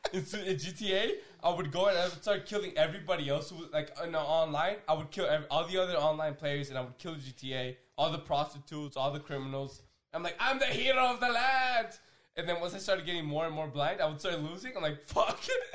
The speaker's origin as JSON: {"language": "English", "region": "Florida", "country": "United States", "tie": "born or raised there", "said": "And to me, it was never really a slur. I grew up in Florida."}